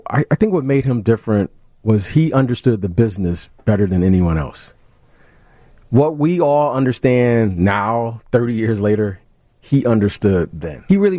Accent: Detroit, Michigan, United States; Well, the first thing, growing up in Detroit, kind of my first introduction

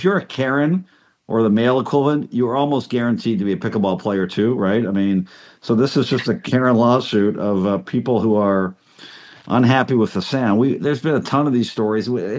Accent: Canada; being a Canadian myself

